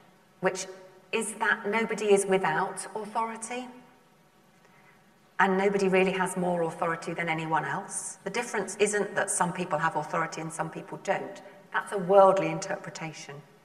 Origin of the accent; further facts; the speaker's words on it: London, United Kingdom; now in Whitney, United Kingdom; I come from Whitney. Well, I come from London, but I've been in Whitney a long time.